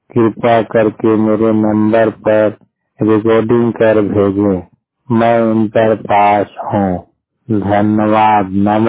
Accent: Uttar Pradesh, India; जिला कौशाम्बी उत्तर प्रदेश के निवासी हूँ।

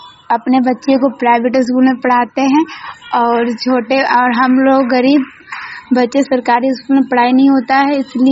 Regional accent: Laxmigarh, India; हम लक्ष्मीगढ़ के रहने वाले हैं।

